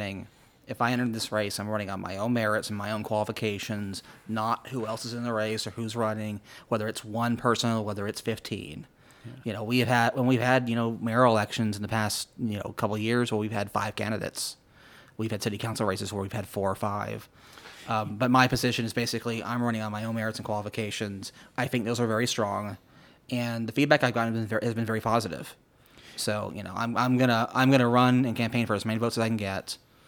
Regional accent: Galveston, Texas, United States; born there; So I was born in Galveston, moved here in 2007 to go to Texas State.

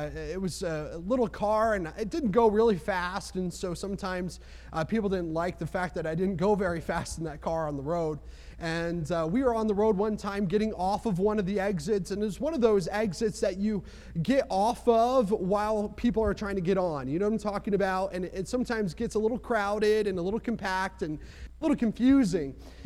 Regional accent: New Jersey, United States; Well, I'm from New Jersey, and the sign probably says something like drive fast or get out of the way.

